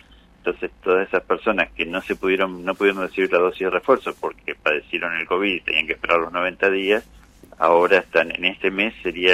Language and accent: Spanish; Patagonia, Argentina; nosotros somos patagónicos y acá hace frío, llueve, hay viento